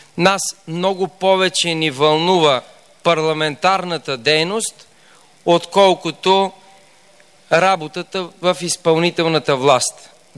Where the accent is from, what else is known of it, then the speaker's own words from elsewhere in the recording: Blagoevgrad Province, Bulgaria; най-голяма подкрепа получихме в моя роден край Пиринския